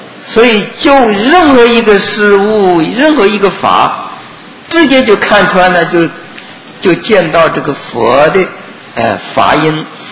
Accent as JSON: {"language": "Chinese", "country": "China", "said": "顺乎我们中国人的这个习惯，我们中国人的习惯呢都是喜欢是简单"}